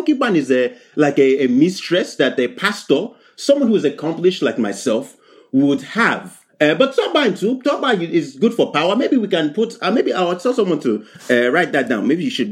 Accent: Nigeria

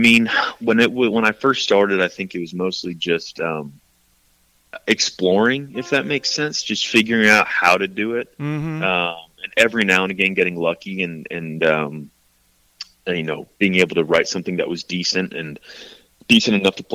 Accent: South Carolina, United States; also born or lived in Texas; I was born in Texas, and a lot of my family's still down there, but grew up and went to high school, middle school, in South Carolina.

